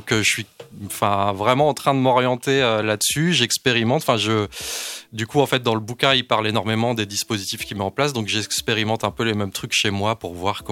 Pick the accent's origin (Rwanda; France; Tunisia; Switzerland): France; Quimper, Brittany; puis on vient du même coin, en fait. On vient de Quimper, tous les deux.